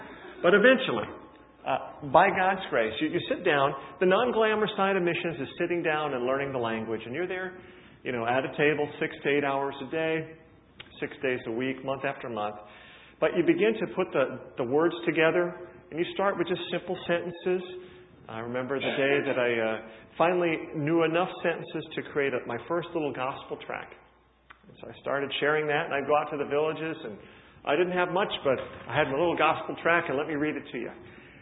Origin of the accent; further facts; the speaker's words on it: United States; I come from America. I'm a missionary.